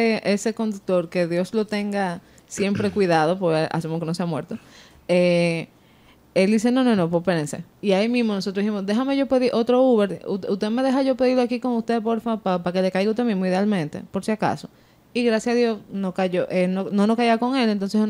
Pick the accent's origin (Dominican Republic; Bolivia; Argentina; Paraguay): Dominican Republic; Ahí yo me di cuenta que somos acelerados dominicanos también.